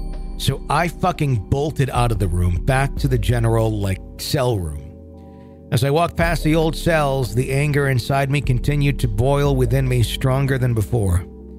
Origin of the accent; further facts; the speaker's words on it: North Carolina, United States; For context, I grew up near Fort Fisher, North Carolina, which was near an important port during the Civil War